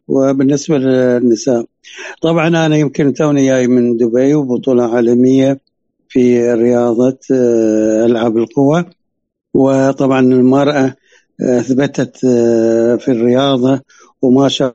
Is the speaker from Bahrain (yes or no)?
yes; Bahrain; احنا يمكن بالنسبة لنا كمعاقة يابت اللي عندنا في البحرين